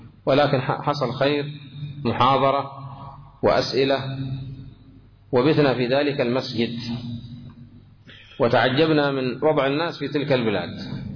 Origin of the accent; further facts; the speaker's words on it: Aden, Yemen; ويقع عندنا في عدن وفي غيرها